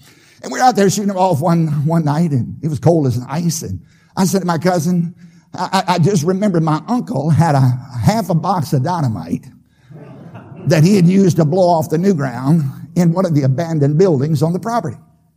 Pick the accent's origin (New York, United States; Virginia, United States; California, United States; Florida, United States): Virginia, United States; I grew up in Southside, Virginia, on a tobacco farm. My father was nearly 50 when I was conceived.